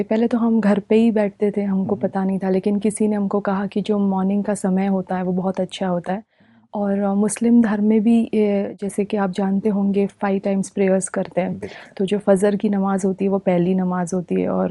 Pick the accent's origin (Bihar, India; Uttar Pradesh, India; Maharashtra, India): Maharashtra, India; Mumbai; हम मुंबई से बिलोंग करते हैं